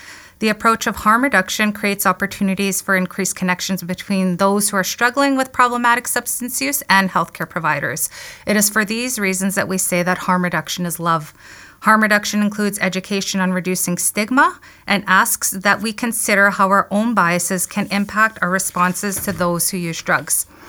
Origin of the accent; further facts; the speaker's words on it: Manitoba, Canada; I grew up in Kinosau CP Cree Nation